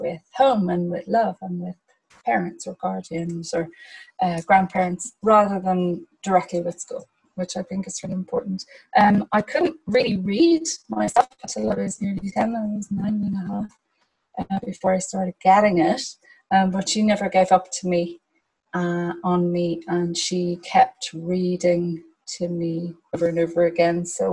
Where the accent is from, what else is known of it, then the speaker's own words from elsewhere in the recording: Dalkey, County Dublin, Ireland; So my mum also grew up in Dalkey. My dad was from the north side. And I went to national school in Dalkey, St. Patrick's National School.